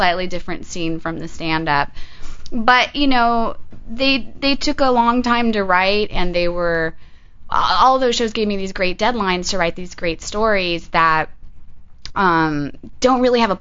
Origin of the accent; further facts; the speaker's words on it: Kansas, United States; now in Los Angeles, United States; I moved here from Kansas.